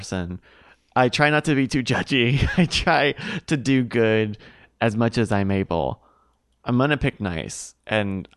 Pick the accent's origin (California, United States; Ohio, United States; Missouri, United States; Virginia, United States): Virginia, United States; But I grew up in Virginia where like snow was just enough of a hassle where it kind of was like a problem.